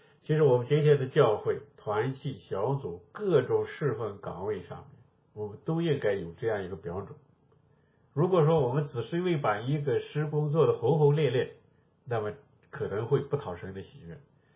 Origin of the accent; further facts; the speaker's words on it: northern China, China; 我们是北方人，我老家北方，我们北方经常用这个字揣摩